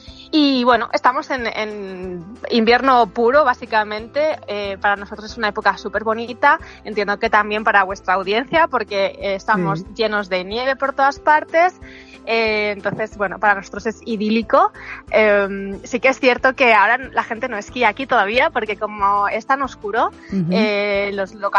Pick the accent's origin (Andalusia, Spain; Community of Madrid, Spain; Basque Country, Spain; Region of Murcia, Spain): Community of Madrid, Spain; Madrid; Pues soy de Madrid